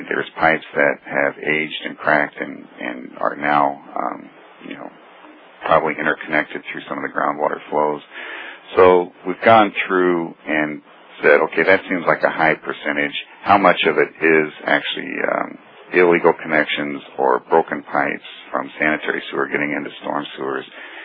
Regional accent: Rantoul, Illinois, United States; I grew up in Rantoul, so that's my old stomping grounds.

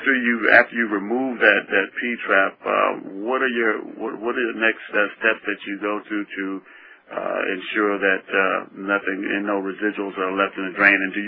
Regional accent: California, United States; from California.

